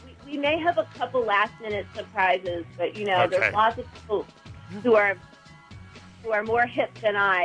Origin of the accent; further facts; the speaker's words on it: New Paltz, New York, United States; I grew up about 90 miles north of New York City in a little town called New Paltz, New York.